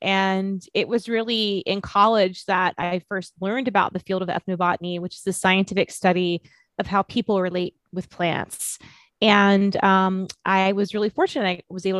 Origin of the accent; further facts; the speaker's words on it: Florida, United States; I grew up in South Florida in this little rural town, and I spent a lot of time outdoors.